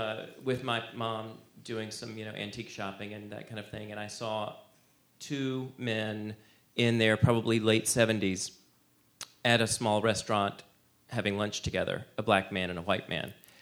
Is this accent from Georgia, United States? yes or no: yes; Rome, Georgia, United States; I'm a refugee from Rome, Georgia, as it happens.